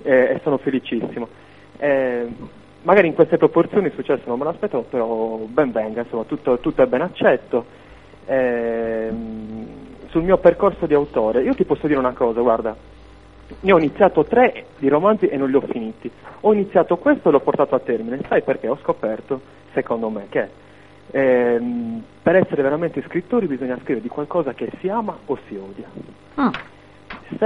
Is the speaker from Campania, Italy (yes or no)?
no; Cagliari, Sardinia, Italy; Ho 34 anni, sono di Cagliari